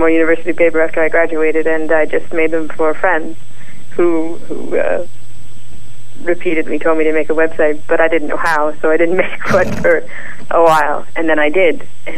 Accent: Nova Scotia, Canada; I'm a real live girl, and I'm from Nova Scotia, and I have been drawing since as far back as I can remember.

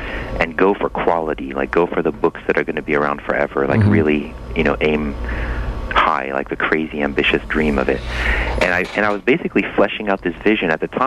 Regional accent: France; moved away as an adult; now in United States; I grew up in France, so I was you know, you could say I was born and raised with a different kind of comics than the American superheroes.

